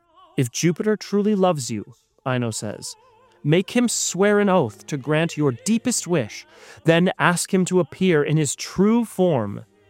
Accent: Canada; I'm excited to make my Atlanta Opera debut

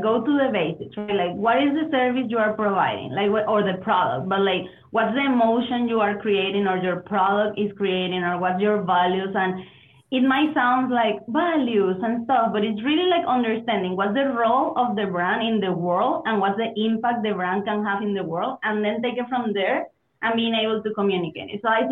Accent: Venezuela; I'm originally from Venezuela

